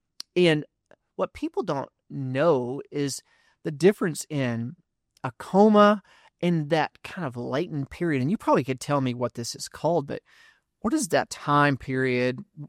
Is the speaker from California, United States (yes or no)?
no; Texas, United States; And I'm from Texas, but I really started to just embrace Arkansas.